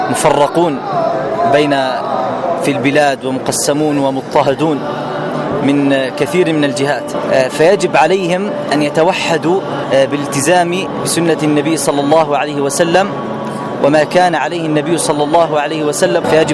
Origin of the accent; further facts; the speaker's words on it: Jordan; يعني عندما كنت صغيرا، ذهبت إلى مركز، أو أمي هي التي أرسلتني إلى مركز عندنا في الأردن